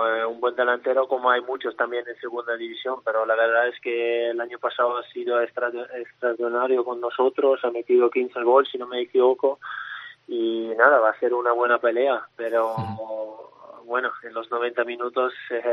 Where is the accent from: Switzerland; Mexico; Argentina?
Switzerland; also born or lived in Italy; now in Spain; En varias situaciones soy suizo y luego cuando me viene bien también soy italiano.